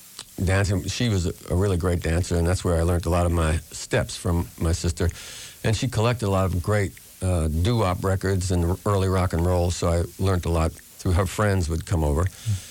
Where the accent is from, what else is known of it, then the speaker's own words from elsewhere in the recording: New York, United States; growing up in the Bronx was very much like the films that you see, Bronx Tale and even Goodfellas.